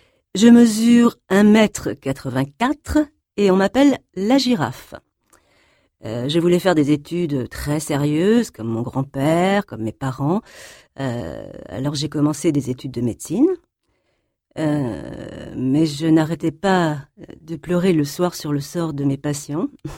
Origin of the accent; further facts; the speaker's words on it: New York, United States; 10 ans après, je suis rentrée à New York, ma ville natale, pour monter ma propre compagnie.